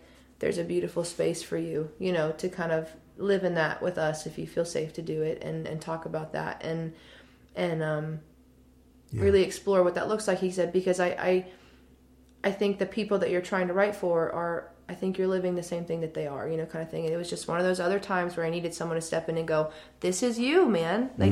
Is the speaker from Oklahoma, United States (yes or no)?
yes; Oklahoma, United States; I would say it this way because I'm from Oklahoma.